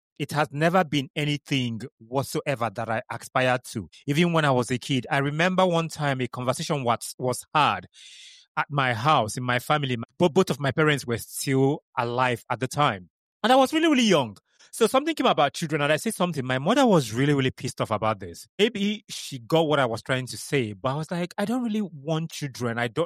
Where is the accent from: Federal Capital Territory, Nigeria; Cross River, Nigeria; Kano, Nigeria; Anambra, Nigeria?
Kano, Nigeria; also born or lived in Enugu / Maiduguri / Manchester; growing up in Nigeria, in the northern part of Nigeria, in Kano, going to primary school there and ended up in Enugu in secondary school and then University of Maiduguri and then University of Manchester